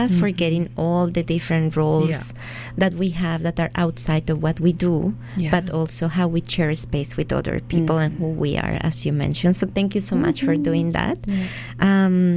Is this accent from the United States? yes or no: no; Colombia; now in Canada; I grew up in Colombia, and since moving here, I have been learning and unlearning about Canadian history